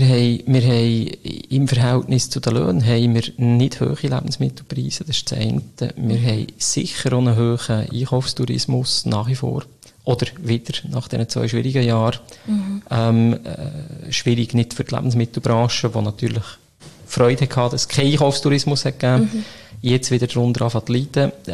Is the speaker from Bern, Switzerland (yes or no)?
yes; Bern, Switzerland; ich bin Berner.